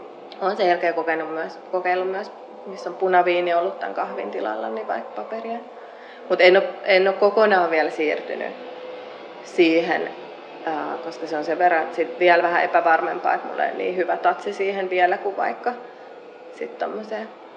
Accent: Helsinki, Uusimaa, Finland; Helsingistä on muuttanut 7 vuotta sitten. Et me asuttiin silloin Käpylässä.

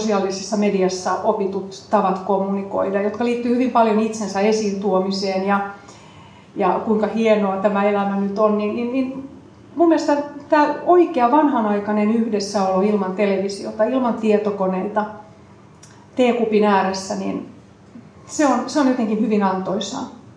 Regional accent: Helsinki, Uusimaa, Finland; also born or lived in Vaasa / Kuopio / Oulu / Tampere; Olen asunut pienestä pitäen, synnyin Helsingissä ja asun 8-vuotiaaksi Töölössä. Sitten muutettiin isän työn myötä Vaasaan, Vaasasta Kuopioon, Kuopiosta Ouluun ja Oulusta Tampereelle.

